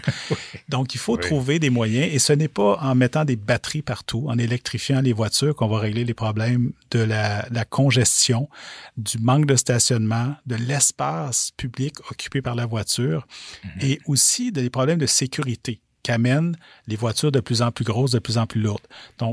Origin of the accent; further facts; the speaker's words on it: Rouyn-Noranda, Quebec, Canada; born there; now in Montreal, Canada; D'abord, d'ailleurs, j'habite dans Hochelaga. Mais je suis né à Rouyn-Noranda. Donc, Rouyn-Noranda, c'est pas Montréal, OK?